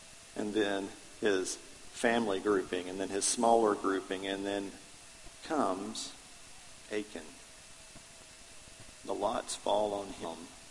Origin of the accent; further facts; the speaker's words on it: United States; I'm a Westerner, and I'm an American, and I'm an individualist, and I believe that it's me and God.